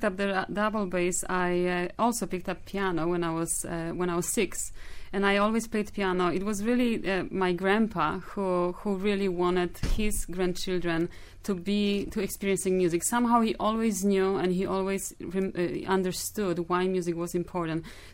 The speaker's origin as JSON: {"language": "English", "country": "Poland", "said": "And I told him I was from the mountains. I'm a Highlander."}